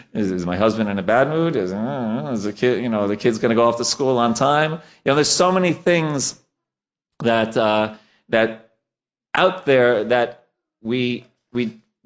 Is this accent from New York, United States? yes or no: yes; New York, United States; now in Dallas, United States; I was 12 years old, and a young 12-year-old's dream came true, right? That I grew up in New York